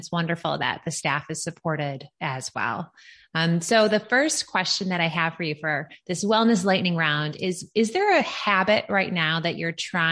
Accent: Midwest, United States; You know, I'm from the Midwest.

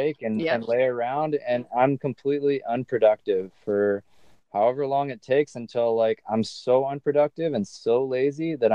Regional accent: California, United States; growing up in California, everyone's so prideful about the West Coast and California in general.

